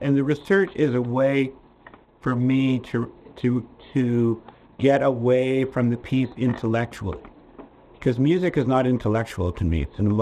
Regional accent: Toronto, Ontario, Canada; And I grew up in Canada, in Toronto, and I had toured a lot through Canada.

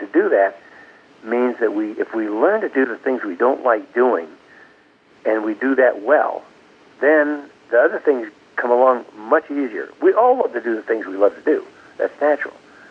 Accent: California, United States; Well, my father was a cattleman, so it was a kind of a ranch agricultural experience for me growing up.

